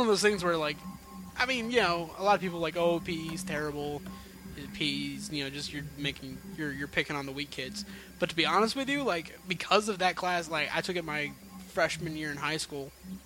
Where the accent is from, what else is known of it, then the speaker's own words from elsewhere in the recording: the South, United States; accent: southern; is that like the one thing I say with a southern